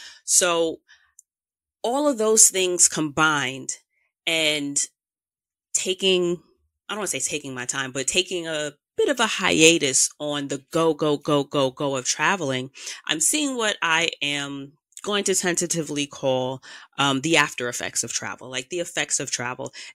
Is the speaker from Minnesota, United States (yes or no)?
no; Queens, New York, United States; I still live in the neighborhood that I grew up in. I am a New Yorker. I'm a Queens girl.